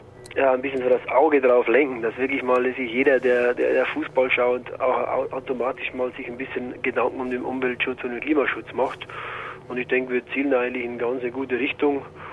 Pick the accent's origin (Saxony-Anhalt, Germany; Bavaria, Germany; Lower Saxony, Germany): Bavaria, Germany; Zwiesel; ich komme ja aus Zwiesel, aus dem Bayerischen Wald, ist jetzt Zwiesel meine Heimat? Ja, ist es, aber eigentlich nur, weil halt eben meine Familie, meine Eltern dort sind